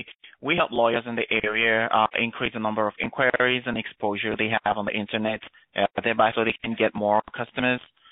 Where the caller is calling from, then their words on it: United Kingdom; Okay, from here in the UK. I'm calling.